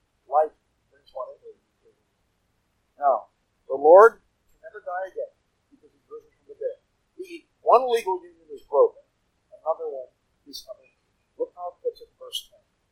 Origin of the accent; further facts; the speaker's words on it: New York, United States; So, you know, I come from New York